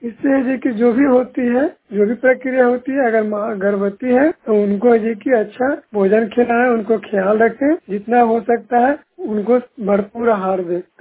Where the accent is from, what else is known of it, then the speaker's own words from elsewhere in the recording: Bihar, India; Tharthari block Nalanda जिला का निवासी हूँ।